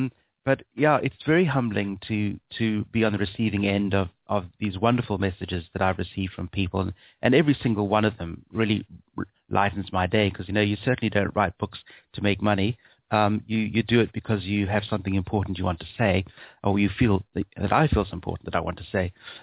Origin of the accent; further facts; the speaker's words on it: Zimbabwe; also born or lived in London; now in Perth, Australia; after growing up in Zimbabwe, I lived in London, where, of course, there's far more access to teachings and books and what have you. And then I subsequently moved to Australia in 1998